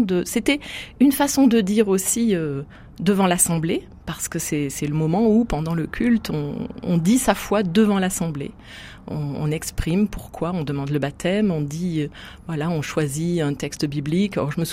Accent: Saint-Étienne, Auvergne-Rhône-Alpes, France; also born or lived in Lunel; je suis née à Lunel, mais mon père était professeur de physique et il a été nommé en premier poste à Saint-Étienne. Et donc, c'est à Saint-Étienne que j'ai grandi de 3 ans à 19 ans

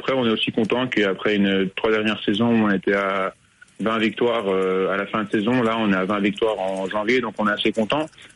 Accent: Belgium; accent: mix of Swiss, Belgian and French; also born or lived in Switzerland; je suis né en Suisse, comme vous avez dit. Mon père, il jouait là-bas. Et après, on a déménagé en Belgique parce qu'il a fait un transfert dans un club belge. Et en fait, on a habité là-bas pendant 11 ans.

